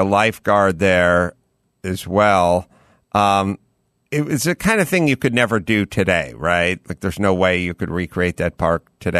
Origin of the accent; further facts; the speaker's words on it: San Fernando Valley, California, United States; I'm from the San Fernando Valley. This is where all this stuff went down.